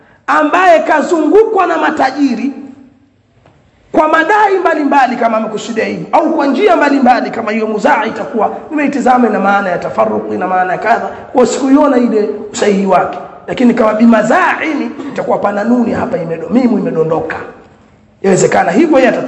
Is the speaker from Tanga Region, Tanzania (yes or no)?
yes; Pangani, Tanga Region, Tanzania; Au tutoe mifano kule kwetu Pangani, mahizbi wenzio.